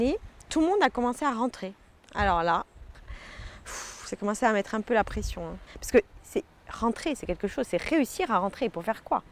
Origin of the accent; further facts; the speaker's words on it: Corsica, France; je veux rentrer et compter chez moi, en Corse.